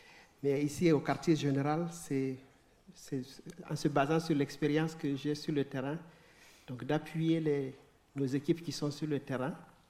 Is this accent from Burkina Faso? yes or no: yes; Burkina Faso; J'ai oublié de préciser que je suis burkinabé, donc je suis du Burkina.